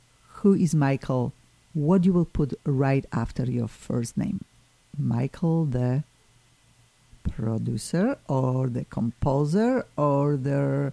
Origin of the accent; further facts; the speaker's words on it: Poland; accent: Polish; English is a second language; We will need to get used to his accent, similarly to my accent, but hopefully people already know that my Polish accent will never go away.